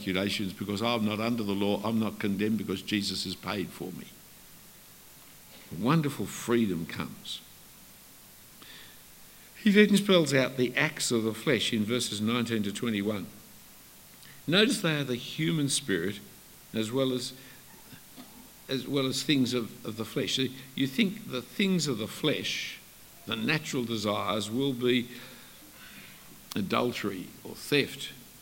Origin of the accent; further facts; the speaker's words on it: Australia; Of course I have. I'm an Australian over the age of 40.